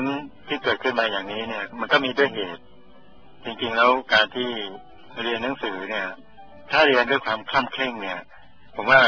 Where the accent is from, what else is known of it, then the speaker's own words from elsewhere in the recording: Sukhothai, Thailand; ผมก็พอดีกลับไปสุโขทัยก็ถือว่าได้ทำหน้าที่การจะเรียกได้ว่าอันหนึ่งก็ว่าเป็นแผ่นดินเกิด